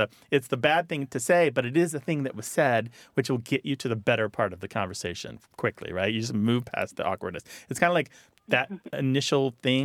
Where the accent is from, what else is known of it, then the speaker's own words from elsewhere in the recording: United States; accent: American; and did my best to speak French, and even friends would imitate my American accent